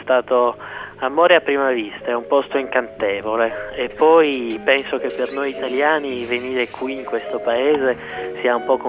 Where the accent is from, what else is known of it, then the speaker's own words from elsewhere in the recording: Sardinia, Italy; also born or lived in Paris, France / Rome; Io vengo dalla Sardegna, per cui è un modo di fare che è molto simile al nostro.